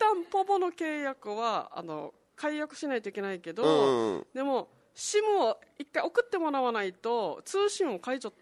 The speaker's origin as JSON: {"language": "Japanese", "town": "Shuri", "region": "Okinawa", "country": "Japan", "said": "シュリの出身なんで、シュリで。"}